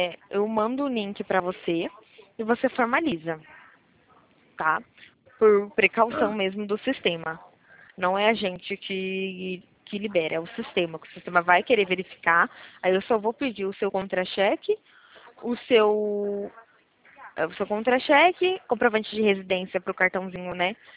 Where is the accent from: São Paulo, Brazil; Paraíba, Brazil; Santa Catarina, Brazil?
São Paulo, Brazil; eu sou de interior de São Paulo.